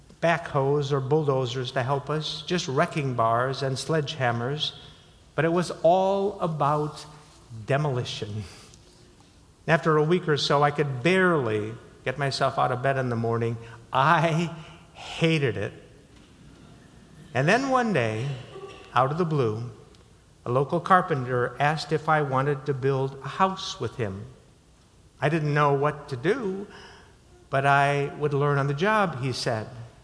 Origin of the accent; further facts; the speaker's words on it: South Dakota, United States; I got a summer job with a construction company in my hometown in South Dakota.